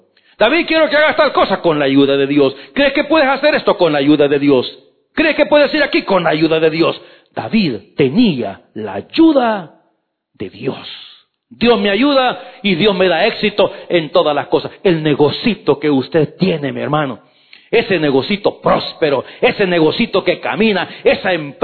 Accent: El Salvador; now in Canada; vamos a cumplir 33 años este próximo noviembre de estar en Canadá. Yo llegué a los 26, quiere decir que tengo mucho más años aquí en Canadá que en mi rancho allá en El Salvador. Quiere decir que soy más canadiense que guanaco.

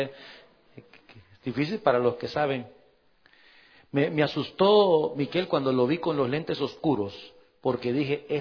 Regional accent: Cojutepeque, Cuscatlán, El Salvador; born there; Para aquellos que nacimos en Cojute

